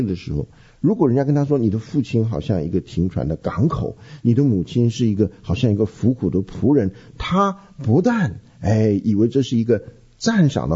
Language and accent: Chinese; China; 你看这个和我们中国人的思想很不一样。